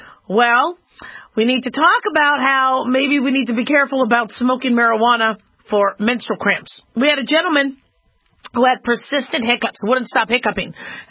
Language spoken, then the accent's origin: English; Nevada, United States; She is the Assemblywoman from my hometown, home state, that kind of helped defuse and, put an end to the Oregon standoff.